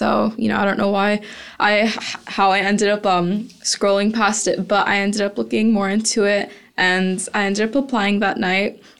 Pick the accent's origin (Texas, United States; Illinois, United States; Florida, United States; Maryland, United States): Texas, United States; Houston; growing up in Houston, where oil and gas is so huge, also really inspired me as well